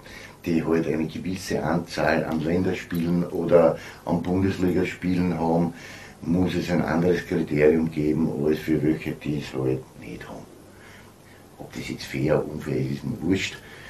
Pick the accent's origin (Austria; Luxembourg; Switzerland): Austria; Ich muss ja auch fairerweise sagen, die Trainerausbildung bei uns in Österreich, die ist wirklich in Ordnung, das ist gut.